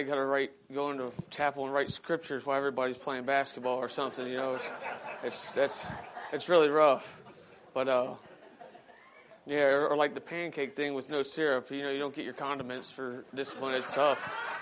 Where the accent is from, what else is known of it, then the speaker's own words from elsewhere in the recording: Seaford, Delaware, United States; I'm 34 years old, and I'm from Seaford, Delaware.